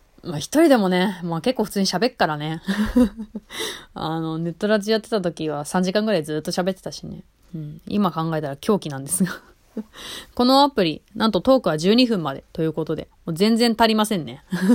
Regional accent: Saitama, Japan; also born or lived in Tokyo; 東京で生まれる。そして、埼玉ですくすく育つと書いてあります。はい。というわけで、現在、埼玉住まいです。

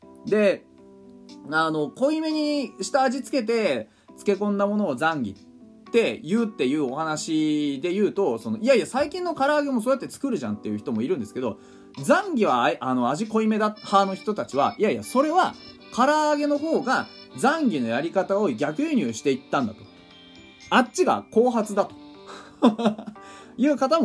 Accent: Hokkaido, Japan; で、僕、北海道民なんで、ちょくちょく聞くんですよね。

